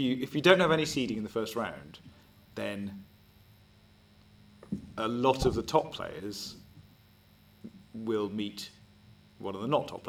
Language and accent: English; Scotland, United Kingdom; No, I am Scottish. I'm genuinely Scottish. Do you think I should just put on a Scottish accent for the whole thing?